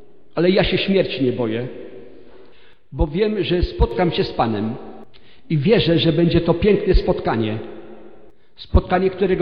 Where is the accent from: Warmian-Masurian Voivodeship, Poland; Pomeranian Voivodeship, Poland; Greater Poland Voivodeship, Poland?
Greater Poland Voivodeship, Poland; Rozdrażew; jestem z Rozdrażewa. Urodziłem się w rodzinie praktykujących katolików.